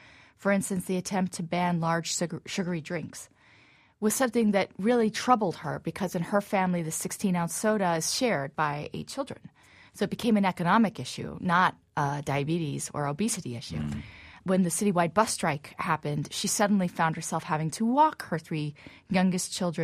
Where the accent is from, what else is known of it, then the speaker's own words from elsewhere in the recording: New York City, New York, United States; So I'm a New Yorker, and it made me see the city with new eyes.